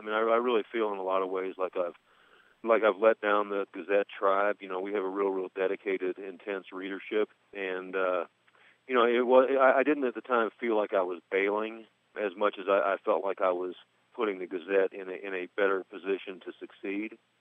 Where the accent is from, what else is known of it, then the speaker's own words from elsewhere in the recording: Virginia, United States; moved away as an adult; I moved out here when I was 20 from Eastern Virginia, and I have hardly been east of the Mississippi